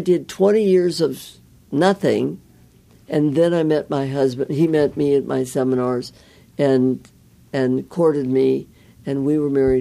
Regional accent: Midwest, United States; Just alcohol. I was from the Midwest. You know, there was no pot and all that stuff.

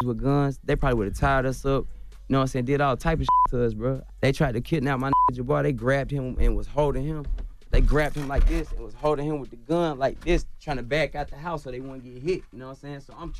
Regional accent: Chicago, Illinois, United States; born there; No, I was born in Chicago.

